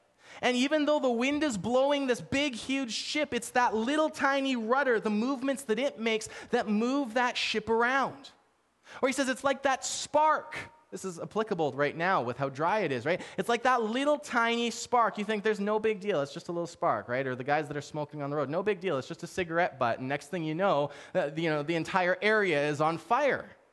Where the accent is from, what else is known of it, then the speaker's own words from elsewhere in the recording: Canada; we're Canadian.